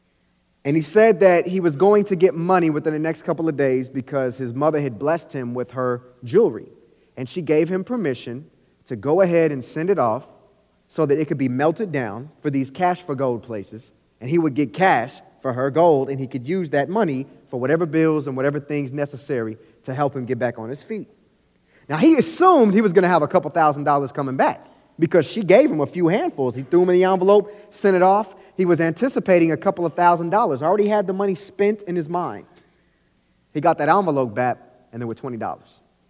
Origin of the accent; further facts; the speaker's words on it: Kansas City, Missouri, United States; Born and raised in Kansas City, I know a little something about Missouri.